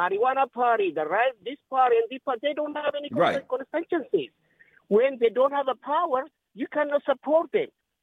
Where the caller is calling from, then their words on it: Washington, District of Columbia, United States; I'm calling from Washington, D.C.